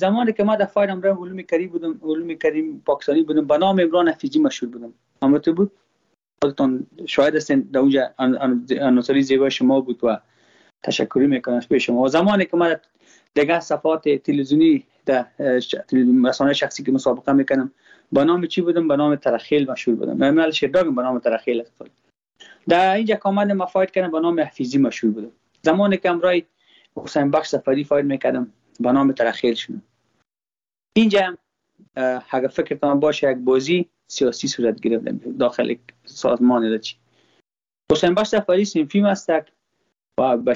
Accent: Afghanistan

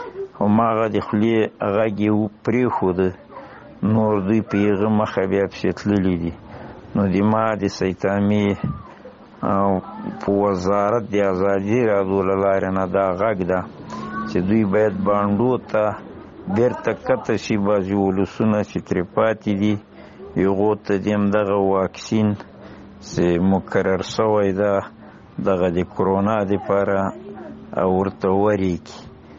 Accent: Paktia, Afghanistan; now in Nangarhar, Afghanistan; موږ د پکتیا د ولایت یو د بوټیکور د ولسوالۍ د باریکاو په سیمه کې شتون ده.

